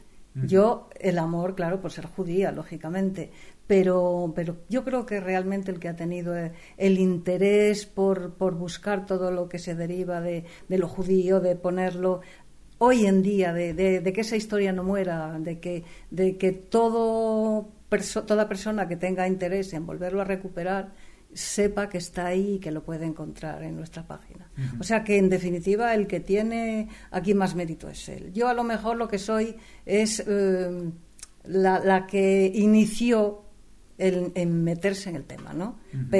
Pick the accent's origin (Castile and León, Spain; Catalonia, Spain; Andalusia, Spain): Castile and León, Spain; Ponferrada; en Ponferrada, que es de donde yo soy, y que ahora hay una maravillosa ansia por recuperar, hubo muchos judíos. Yo precisamente viví en el barrio de los judíos.